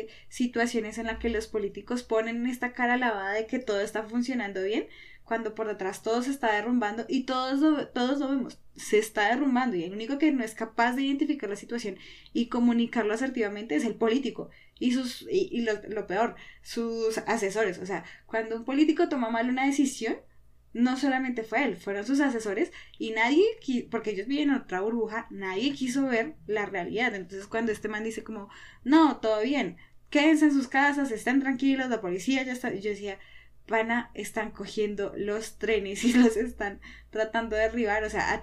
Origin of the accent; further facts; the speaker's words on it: Colombia; claro, nosotros como sociedad colombiana nos sacrificamos por nosotros y por nuestra familia